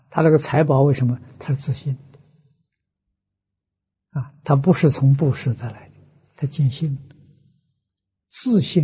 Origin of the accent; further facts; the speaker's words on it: China; 其实我们中国人言语当中啊，许许多多都是佛教的说语啊。